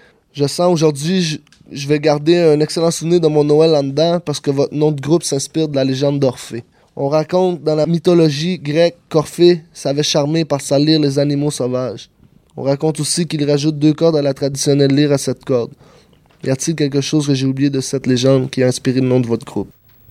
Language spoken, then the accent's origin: French; Montreal, Quebec, Canada; Je viens d'Hochelaga Maisonneuve, Montréal.